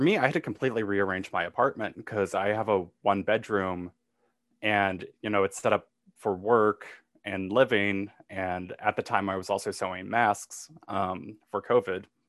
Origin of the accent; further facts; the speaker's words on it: Carbondale, Illinois, United States; So like the drag scene here, or the drag scene I grew up with in Carbondale, was kind of more pageant focused